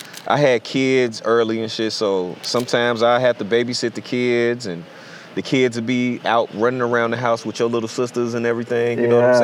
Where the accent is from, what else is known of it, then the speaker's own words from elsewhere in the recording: Chicago, Illinois, United States; Like, I come from Chicago, the hood, you know, whatever you want to call it.